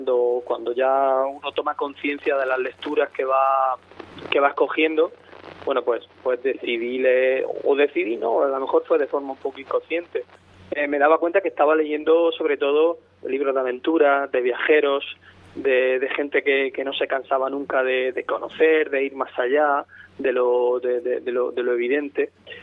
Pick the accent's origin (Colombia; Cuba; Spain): Spain; Lorca, Region of Murcia; now in Seville, Spain; Pero yo soy de Lorca, una ciudad que está en el occidente murciano, pegada a Andalucía.